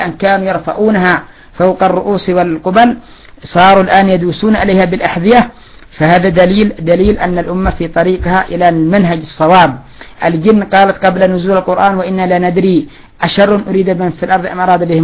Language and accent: Arabic; Yemen; أذكر بداية الاعتصامات عندنا في اليمن كان عدد قليل